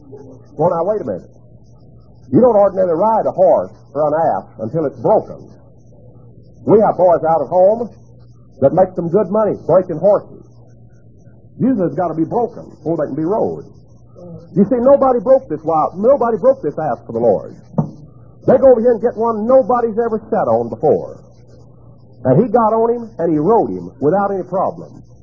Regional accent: Graham, Texas, United States; In my hometown of Graham, Texas, a few years back, they didn't take him to the auction barn. Auction barns are new in my country.

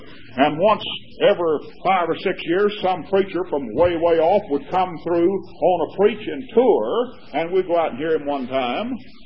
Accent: Texas, United States; back in that day my home state of Texas was split up into about five factions.

